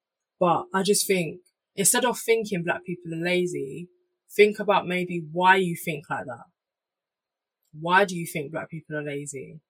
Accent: Jamaica; I'm Jamaican. I'm going to be proud to be Jamaican.

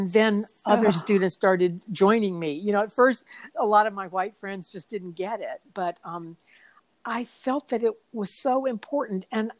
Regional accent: Baton Rouge, Louisiana, United States; growing up in the Deep South in Baton Rouge, Louisiana, and where I am today.

